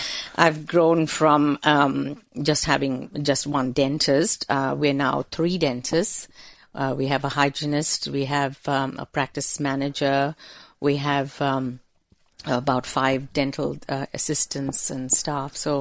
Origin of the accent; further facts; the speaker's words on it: Mumbai, Maharashtra, India; now in Vanuatu; I actually was born and raised in Mumbai in India